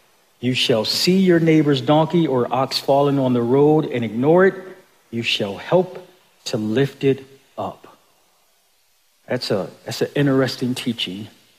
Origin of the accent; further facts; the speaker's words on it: Buffalo, New York, United States; I grew up in Buffalo, as I said.